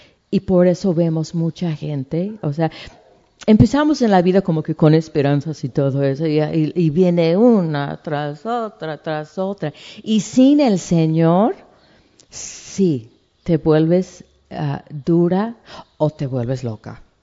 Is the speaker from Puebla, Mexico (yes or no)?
yes; Tehuacán, Puebla, Mexico; yo crecí en México con gente que, pues, o sea, riquite, harta gente.